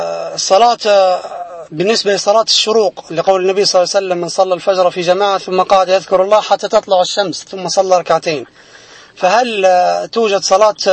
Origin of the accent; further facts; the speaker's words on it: Libya; يكثر عندنا في ليبيا في يوم العيد